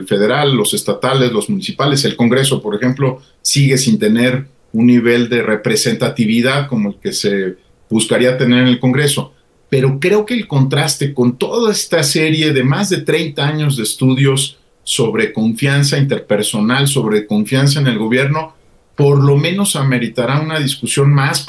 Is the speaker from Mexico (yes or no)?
yes; Mexico; quiénes somos como mexicanos